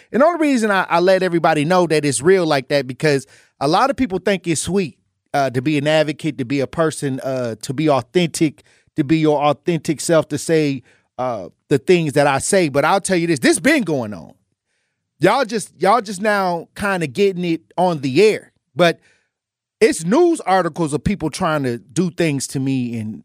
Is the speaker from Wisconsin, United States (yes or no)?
yes; Wisconsin, United States; No, I came from the block. We came from North Division. Like, you know, we went to North Division when North Division was considered one of the worst high schools in the state of Wisconsin.